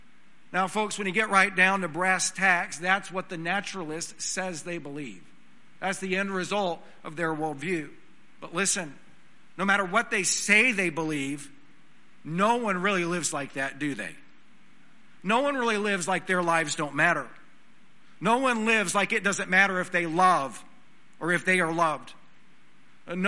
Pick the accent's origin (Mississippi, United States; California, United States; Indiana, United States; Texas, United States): Texas, United States; Odessa; born there; It was no accident that I was born on July the 13th, 1983, in Odessa, Texas